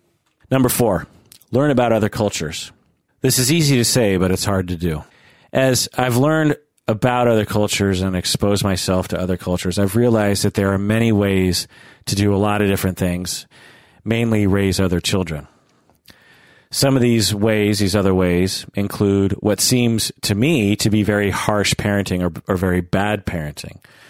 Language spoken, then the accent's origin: English; Sammamish, Washington, United States; So, I grew up in Sammamish, Washington, which is, you know, not far from here. It was mostly rural back then, so I kind of feel like a country boy who now lives in the city.